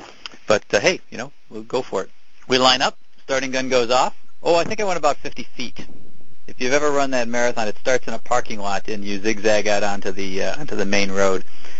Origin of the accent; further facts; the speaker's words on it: Endicott, New York, United States; not too far from where I grew up in Endicott, Binghamton area